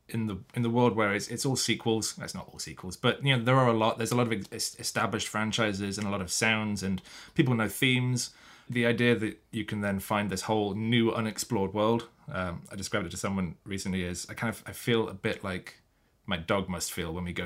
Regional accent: United Kingdom; It's one of those words I find hard to say as a Brit.

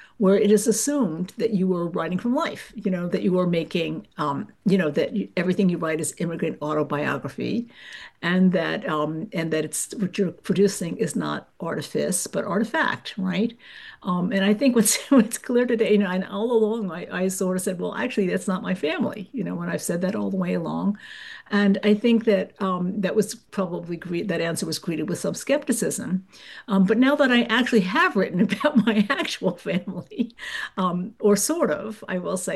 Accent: United States; I grew up in America.

